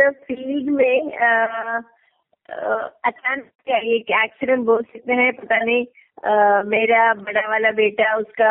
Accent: Raipur, Chhattisgarh, India; also born or lived in Jagdalpur / Bilaspur; फिर बिलासपुर में 3-4 साल रही, उसके बाद रायपुर में 23 साल, मेरी जिंदगी की मैंने 23 साल है ना इम्पोर्टेंट, पूरा अपना स्कूल कॉलेज, मेरा जो लगाव रायपुर है ना, it's like my birth place. Hindi, मैं मलयाली

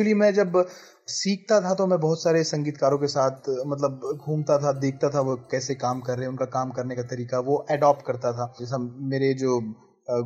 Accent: Beed, Maharashtra, India; now in Mumbai, India; जी मैं बेसिकली महाराष्ट्र से ही हूँ। महाराष्ट्र में एक छोटा डिस्ट्रिक्ट है बीड, मैं वहाँ से बिलोंग करता हूँ उस डिस्ट्रिक्ट से। 10th तक मैं वहीं मेरी पढ़ाई हुई है, उसके बाद मैं मुंबई शिफ्ट हुआ।

